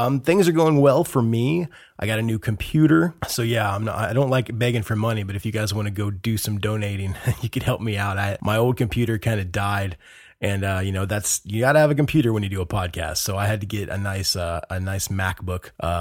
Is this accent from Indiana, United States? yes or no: yes; Indiana, United States; Yeah, man, I'm from Indiana, born and raised, bro.